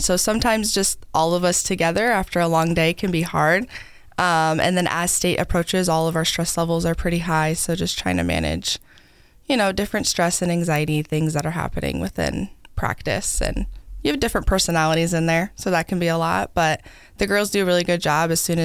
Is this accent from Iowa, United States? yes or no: yes; Spencer, Iowa, United States; I am from Spencer, Iowa.